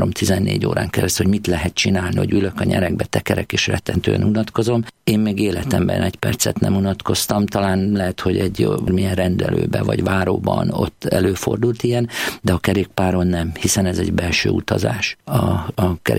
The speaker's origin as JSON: {"language": "Hungarian", "town": "Maklár", "region": "Heves", "country": "Hungary", "tie": "born or raised there", "said": "Én Eger mellett egy nagyobb községben nőttem fel, Makláron"}